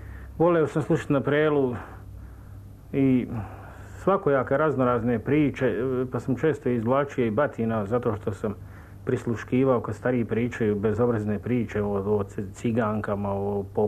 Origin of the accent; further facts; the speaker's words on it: Bosanska Krajina, Bosnia & Herzegovina; U Bosanskoj krajini, u mom rodnom kraju, čuvao sam stado